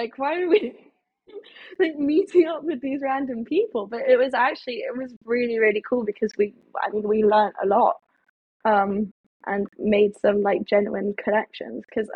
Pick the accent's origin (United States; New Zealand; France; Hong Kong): France; so I grew up in France. and all my friends were French, are French.